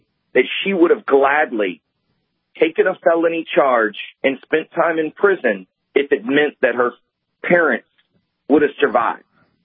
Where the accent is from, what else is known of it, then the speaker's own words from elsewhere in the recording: Houston, Texas, United States; I grew up in Texas, not too far from Killeen, in Houston.